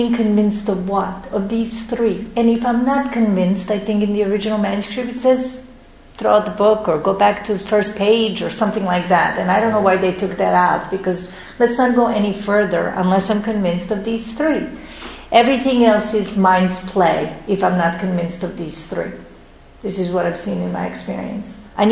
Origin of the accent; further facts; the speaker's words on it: Serbia; now in New York City, United States; I didn't feel like I was from my country. I'm from Serbia.